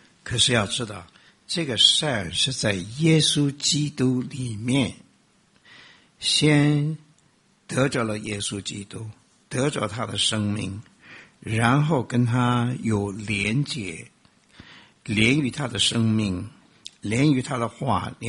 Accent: China; 我们中国人说行善就是修桥补路，救济穷人，是吧？

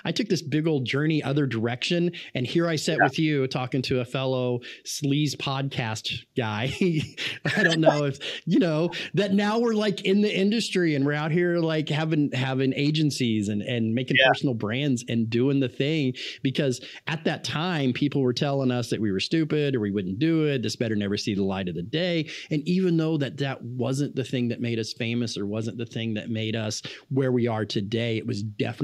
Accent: the Ozarks, United States; I'm from the Ozarks, man. That's just what we called them.

